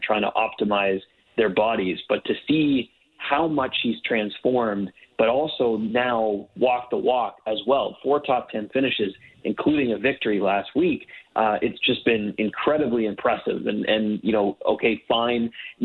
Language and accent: English; Canada; and I'm a Canadian writer